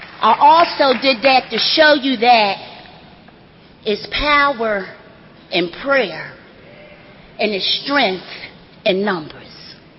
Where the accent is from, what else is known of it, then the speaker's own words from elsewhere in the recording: Philadelphia, Pennsylvania, United States; all of those that is from my hometown, Philadelphia, to stand up.